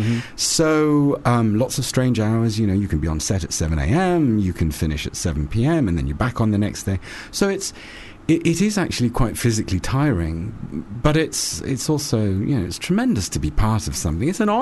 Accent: United Kingdom; I'm British, in case you're wondering

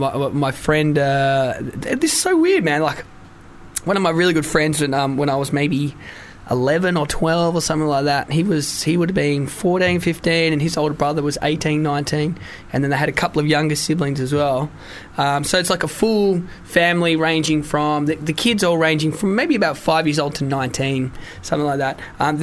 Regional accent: Wales, United Kingdom; But I'm Welsh.

